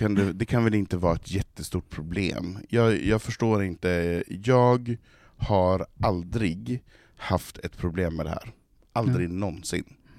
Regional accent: Västerås, Västmanland County, Sweden; Jag kommer från Västerås.

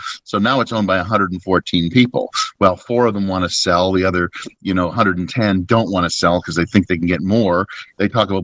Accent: Canada; I'm Canadian

